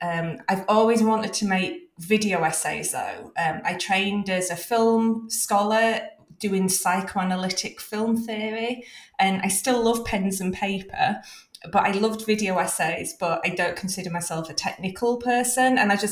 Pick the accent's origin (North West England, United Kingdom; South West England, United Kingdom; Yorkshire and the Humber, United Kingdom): Yorkshire and the Humber, United Kingdom; Leeds; And for those that know British accents, they'll also realise that I am originally from Leeds as well. So it's very nice to come home to my home city to live and work.